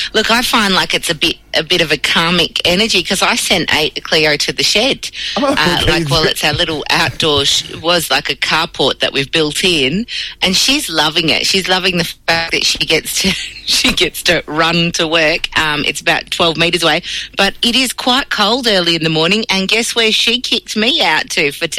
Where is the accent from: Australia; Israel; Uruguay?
Australia; Perth, Western Australia; now in Melbourne, Australia; we came from Perth, we just had our engagement, we'd come over to Melbourne, we'd just started out, like I'd bought a little apartment in Flemington.